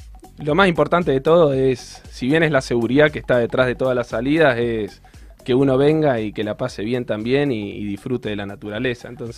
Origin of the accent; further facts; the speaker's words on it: Ushuaia, Tierra del Fuego, Argentina; yo tuve la suerte de haber nacido acá. Mis viejos son cordobeses y llegaron en el 87 a Ushuaia, un poco en busca de acercarse ahí a la naturaleza, y con ellos nacimos nosotros en Ushuaia